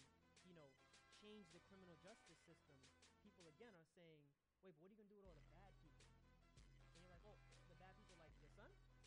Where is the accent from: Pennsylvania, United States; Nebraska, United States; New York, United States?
New York, United States; New York City; I grew up in Southside Jamaica, Queens, which is not too different from Brownsville or East New York.